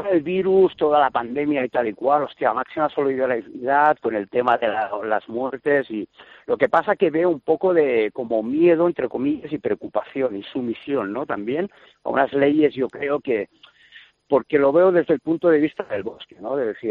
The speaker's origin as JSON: {"language": "Spanish", "town": "Barcelona", "region": "Catalonia", "country": "Spain", "said": "vivo en la montaña, pim pam, me ha pillado esto, soy de Barcelona, pim pam."}